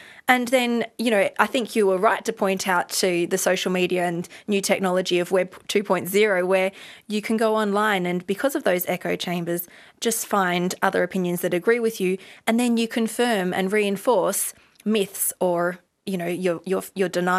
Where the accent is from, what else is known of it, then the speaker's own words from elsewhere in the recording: Western Australia, Australia; I'm joined in the driver's seat today by Nin Kirkham. We're both philosophers from Western Australia.